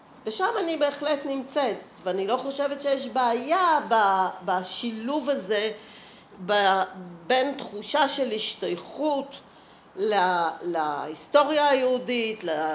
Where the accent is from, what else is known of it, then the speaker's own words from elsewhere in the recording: Givatayim, Tel Aviv District, Israel; אני גדלתי וגרה וגדלתי בגבעתיים.